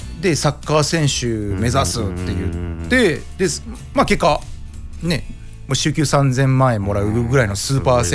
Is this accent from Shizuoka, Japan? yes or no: yes; Numazu, Shizuoka, Japan; ね、私の故郷である静岡県沼津市の